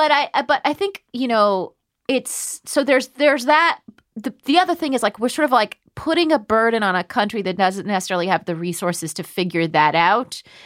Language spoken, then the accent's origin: English; United States; it's because I'm from America and we already had a developed middle class.